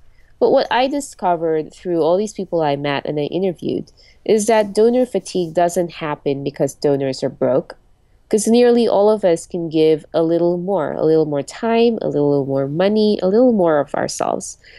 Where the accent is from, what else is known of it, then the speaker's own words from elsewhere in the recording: Philippines; Well, I grew up in the Philippines, and you know, growing up in a place like that where there's a huge gap between the well-to-do and the underprivileged